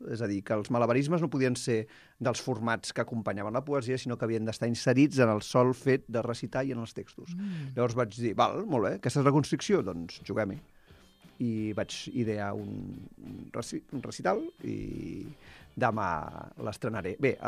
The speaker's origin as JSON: {"language": "Catalan", "town": "Barcelona", "region": "Catalonia", "country": "Spain", "said": "som barcelonins, i llavors l'E la diem així."}